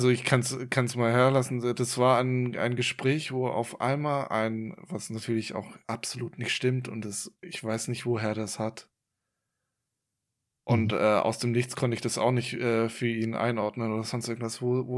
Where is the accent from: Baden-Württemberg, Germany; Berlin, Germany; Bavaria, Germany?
Baden-Württemberg, Germany; Kleinsachsenheim; ich bin ja auf dem Dorf aufgewachsen, so im Grunde. Also ich weiß nicht, wie viele Einwohner hatte das damals. Also es gibt ja Klein- und Großsachsenheim, da komme ich her. So, ja. Und ich komme aus Kleinsachsenheim und ich glaube, es sind noch so 2000 Einwohner.